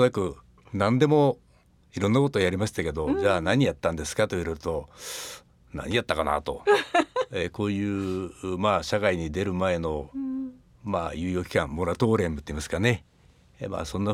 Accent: Shizuoka, Japan; also born or lived in Tokyo; 生まれは東京らしいんですけども、物心つく頃に、父の仕事の関係でですね、静岡にやってまいりまして。

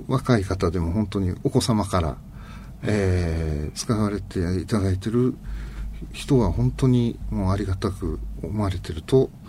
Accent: Nishinomiya, Hyogo, Japan; 地元の兵庫県西宮市はですね

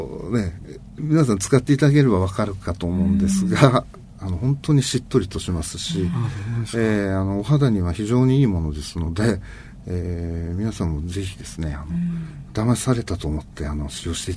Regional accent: Nishinomiya, Hyogo, Japan; 地元の兵庫県西宮市はですね

